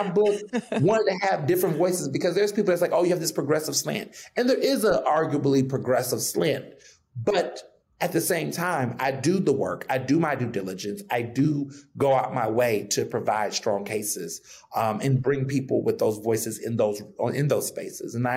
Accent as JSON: {"language": "English", "town": "Chicago", "region": "Illinois", "country": "United States", "tie": "born there", "said": "I was born in Chicago."}